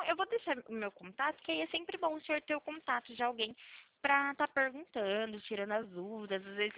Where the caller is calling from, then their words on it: São Paulo, Brazil; Eu falo do estado de São Paulo, né?